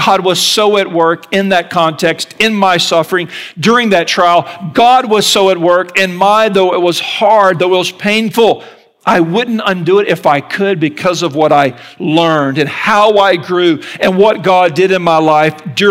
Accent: the South, United States; Look, I'm from the South, okay? Southerners have perfected the art of the inauthentic invitation.

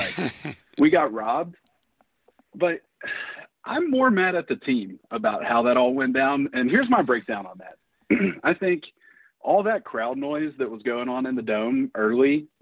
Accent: West Monroe, Louisiana, United States; also born or lived in Georgia, United States; I grew up in a small town in Georgia, but my dad, luckily, I grew up in West Monroe, Louisiana. So he raised us right.

